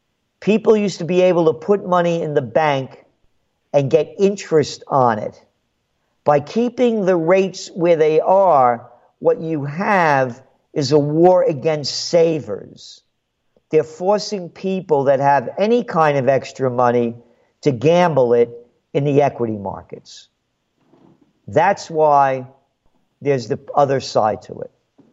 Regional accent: United States; my passion being an American and the freedom that I used to have that I couldn't be if I was born anywhere else.

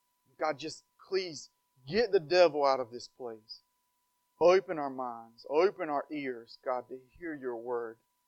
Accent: North Carolina, United States; So I'm from North Carolina, and we had a hurricane come through there last night.

